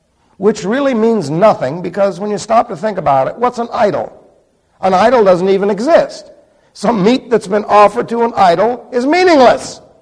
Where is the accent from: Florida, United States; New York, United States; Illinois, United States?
New York, United States; New York City; And I was raised in New York City. Yeah, you know where that lousy salsa comes from. New York City!